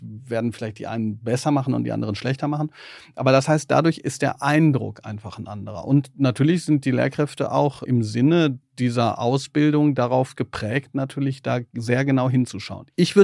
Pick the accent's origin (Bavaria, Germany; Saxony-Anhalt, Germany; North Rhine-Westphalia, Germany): North Rhine-Westphalia, Germany; Herdecke; born there; Ich bin in Herdecke geboren im Krankenhaus